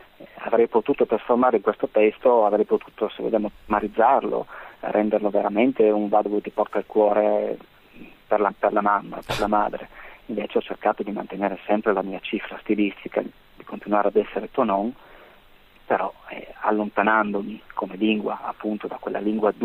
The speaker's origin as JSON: {"language": "Italian", "town": "Naples", "region": "Campania", "country": "Italy", "tie": "born there", "said": "Io a Napoli ci sono nato, come racconto nella Luce Prima, però ci sono rimasto fino alla mia età in un istituto per ragazze madri, e il mese scorso è la prima volta che ci sono stato da adulto."}